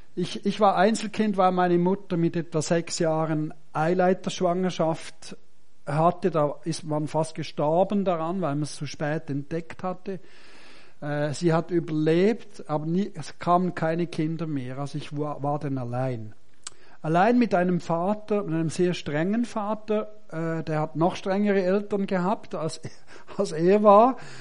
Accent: St. Gallen, Switzerland; Ich bin also aufgewachsen im St. Galler Rheintal.

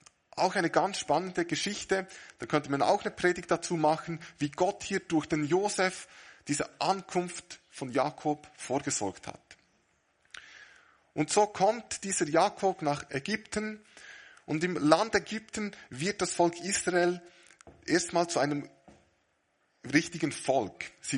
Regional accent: Bern, Switzerland; Als Berner klingt das manchmal ein bisschen komisch

